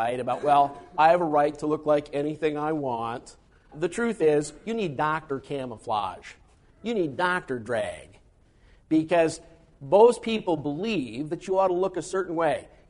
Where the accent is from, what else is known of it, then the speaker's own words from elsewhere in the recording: Midwest, United States; and I'm from the Midwest, the understated Midwest.